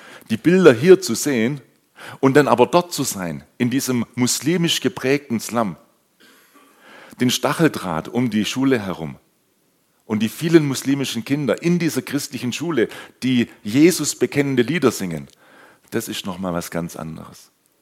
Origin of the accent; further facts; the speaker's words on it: Sulz am Neckar, Baden-Württemberg, Germany; now in Ihringen, Germany; Geboren und aufgewachsen bin ich hier in Sulz am Neckar, nicht so weit weg von hier. Und seit 3,5 Jahren sind meine Frau und ich mit unseren 4 Kindern in Ihringen.